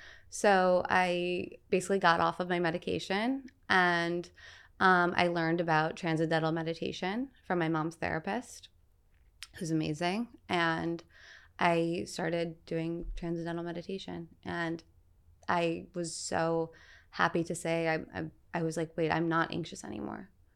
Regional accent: Michigan, United States; I grew up in Michigan. So like, I'm from the Midwest, you know, it was like meatloaf.

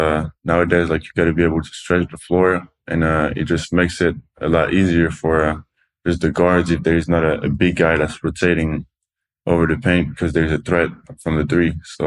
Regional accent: Toulouse, Occitania, France; English is a second language; Toulouse. It's like the south of France.

